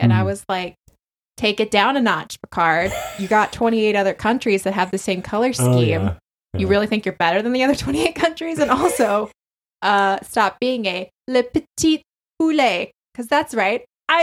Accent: United States; First off, as an American, how dare you, sir?

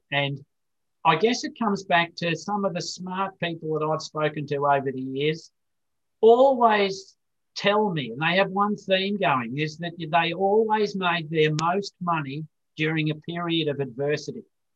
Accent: Australia; born there; my family had a gold mine in Australia right up until my early days. So they worked in the gold mining industry in where I was born in Australia.

